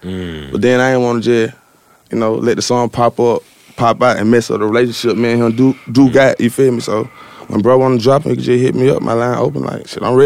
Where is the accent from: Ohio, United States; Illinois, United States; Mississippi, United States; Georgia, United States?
Georgia, United States; Atlanta; Like, I'm from Atlanta.